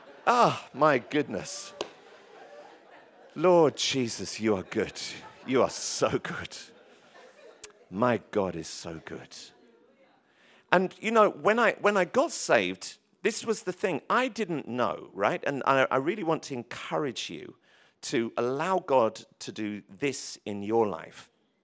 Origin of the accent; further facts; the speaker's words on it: London, United Kingdom; Growing up in London, I'd suffered a lot of rejection